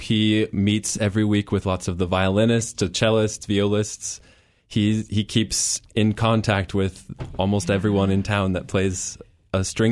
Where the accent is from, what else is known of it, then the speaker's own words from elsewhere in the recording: Fairbanks, Alaska, United States; also born or lived in Anchorage; That's right. I was born in Anchorage, but then we moved to Fairbanks in 1992 in November. So it's been a long time.